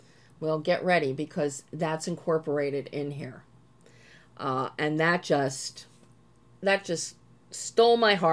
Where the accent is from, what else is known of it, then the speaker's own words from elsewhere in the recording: Philadelphia, Pennsylvania, United States; as you all know, I'm from Philly and spent my summers, vacations, my heart is at the Jersey Shore, where my grandparents built a house when I was born.